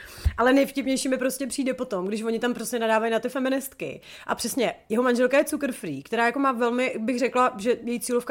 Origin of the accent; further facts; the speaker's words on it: Sudetenland, Czechia; Navíc jsem zkomutová. Když už něco, tak jsem Selka ze Sudet